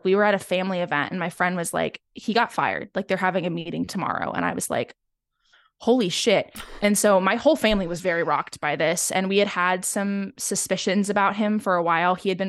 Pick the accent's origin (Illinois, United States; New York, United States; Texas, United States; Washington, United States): Washington, United States; Seattle; Like, we're talking like, I grew up in Seattle.